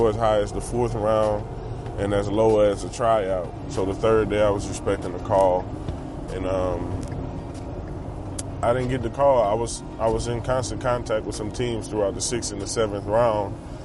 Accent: Louisiana, United States; Growing up in Louisiana, it was tough. I never played organized sports. I always played around the neighborhood and the projects that I grew up in.

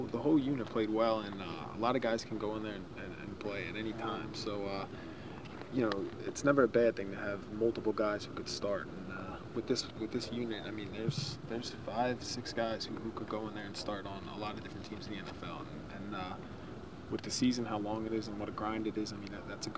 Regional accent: Philadelphia, Pennsylvania, United States; I'm from Philly too, so I mean, I've seen it from every single angle now. Not real well liked back home

